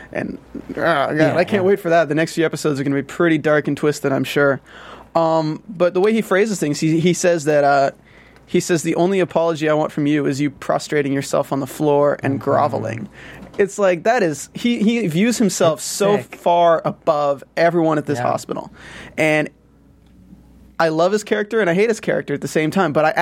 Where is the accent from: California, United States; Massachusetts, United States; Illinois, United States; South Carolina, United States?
Massachusetts, United States; Boston; I'm from Boston. You know, I work at the hospital.